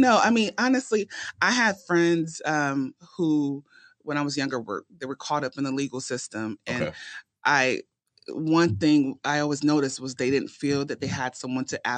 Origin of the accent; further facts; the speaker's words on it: Columbus, Ohio, United States; also born or lived in Nigeria; I am from Columbus, Ohio. Actually, I was born in Nigeria. Wow. But I grew up in Columbus, Ohio.